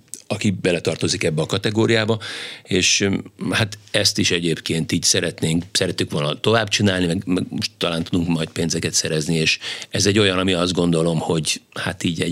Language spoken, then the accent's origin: Hungarian; Pécs, Baranya, Hungary; a pécsiek vagyunk eredendően, és akkor a pécsi szál az így hosszan működik